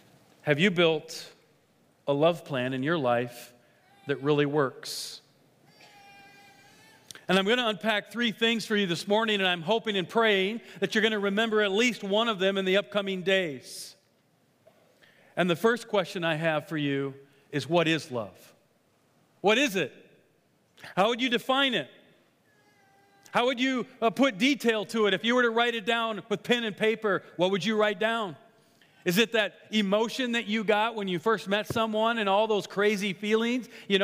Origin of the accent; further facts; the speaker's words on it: Iowa, United States; And so, yeah, I'm here. I'm from Iowa.